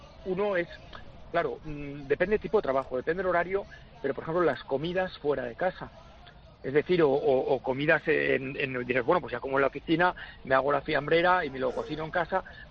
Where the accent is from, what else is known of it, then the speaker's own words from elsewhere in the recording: Barcelona, Catalonia, Spain; Yo soy de Barcelona, Pilar